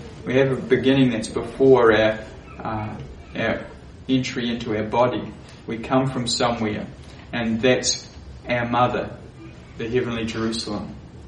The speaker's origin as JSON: {"language": "English", "town": "Pukekohe", "region": "Auckland", "country": "New Zealand", "tie": "born there", "said": "But, you know, I was born in Auckland, New Zealand, or Pukekohe near Auckland, New Zealand."}